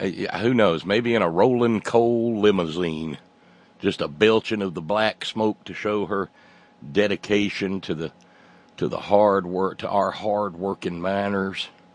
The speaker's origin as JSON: {"language": "English", "region": "West Virginia", "country": "United States", "tie": "born or raised there", "said": "Than here in West Virginia, my home state, to go in search of some morans."}